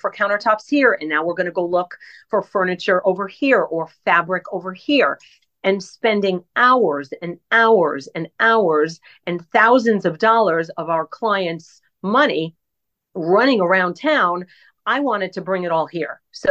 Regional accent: Connecticut, United States; So again, we're from the Northeast. You had mentioned you grew up in New York. We're from Connecticut.

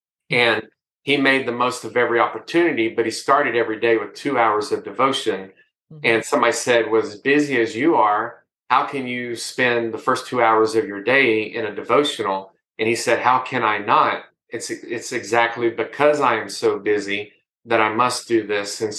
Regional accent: United States; it does talk about the realities of being an American living in America during 2020

